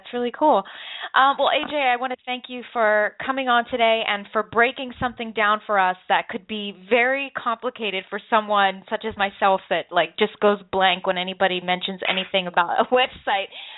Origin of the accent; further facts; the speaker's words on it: East Coast, United States; now in London, United Kingdom; I grew up on the East Coast, so I know all about snow.